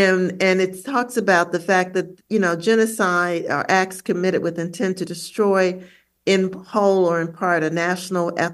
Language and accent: English; Ohio, United States; I grew up in Ohio, like partially in Ohio, like you did.